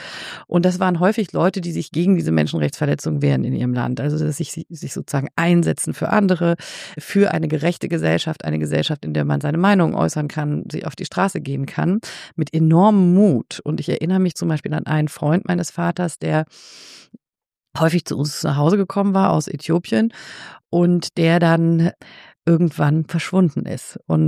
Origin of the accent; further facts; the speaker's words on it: Geneva, Switzerland; born there; Also ich bin ja in Genf geboren. Meine Eltern haben in Genf gelebt.